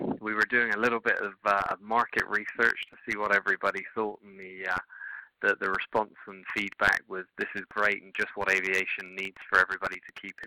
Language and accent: English; England, United Kingdom; now in United States; I'm actually originally from England. I've spent lots of time in lots of different countries, so I've got a slightly different accent than most.